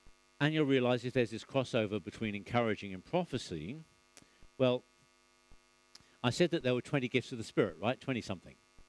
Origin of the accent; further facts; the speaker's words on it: England, United Kingdom; as an Englishman, I'm full of complaints and grumbling